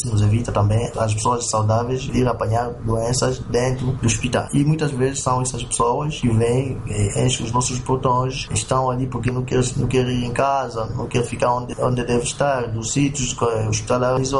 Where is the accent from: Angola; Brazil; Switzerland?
Angola; Nós temos um problema talvez cultural, que como angolano, como africanos, quando temos um doente, queremos todos estar dentro do hospital.